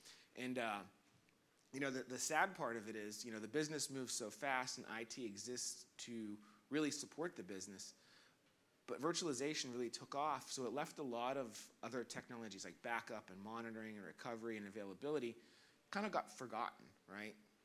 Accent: Pittsburgh, Pennsylvania, United States; I'm not from Australia. I'm from the United States, Pittsburgh, Pennsylvania, where I was born and raised.

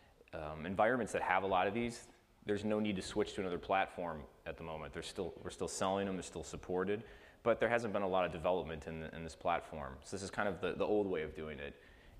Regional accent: Chicago, Illinois, United States; Born and raised in Chicago. This is my third time here out in New Zealand.

